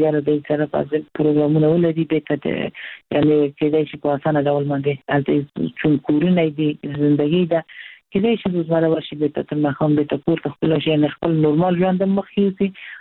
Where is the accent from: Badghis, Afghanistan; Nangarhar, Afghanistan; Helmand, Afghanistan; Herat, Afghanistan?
Herat, Afghanistan; موږ د هرات یو فرهنګي ښار دی